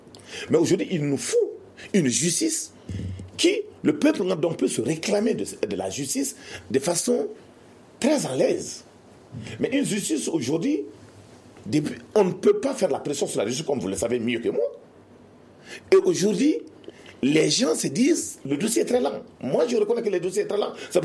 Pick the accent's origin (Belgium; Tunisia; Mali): Mali; Parce que pour nous aujourd'hui, ensemble en tant que Maliens